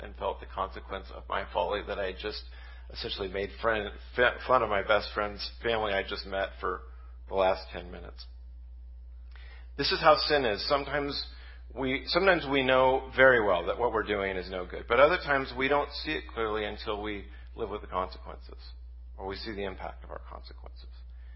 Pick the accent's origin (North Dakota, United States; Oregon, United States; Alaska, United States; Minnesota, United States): Oregon, United States; Salem; When I was a kid, I grew up in West Salem, went to Brush College Elementary